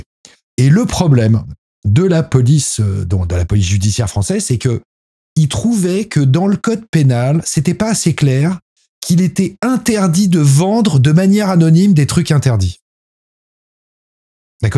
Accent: France; ici en France, si c'est pas interdit, c'est autorisé.

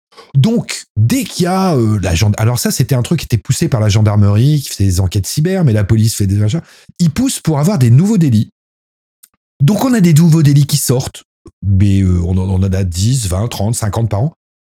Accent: France; ici en France, si c'est pas interdit, c'est autorisé.

